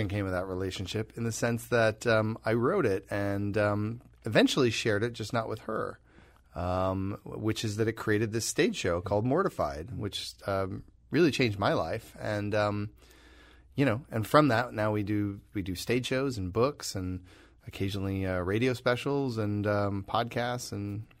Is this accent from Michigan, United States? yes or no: yes; Michigan, United States; I grew up in Michigan, and I had a massive crush on one of my classmates in high school